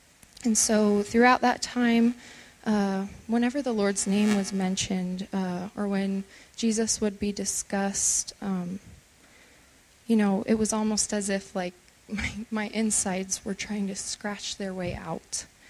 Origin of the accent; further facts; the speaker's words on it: Thornton, Colorado, United States; born there; So I was born in Thornton, Colorado.